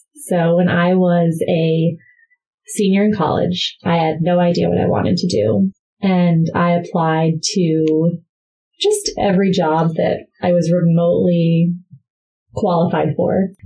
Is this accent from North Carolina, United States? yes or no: no; Virginia, United States; I grew up in Northern Virginia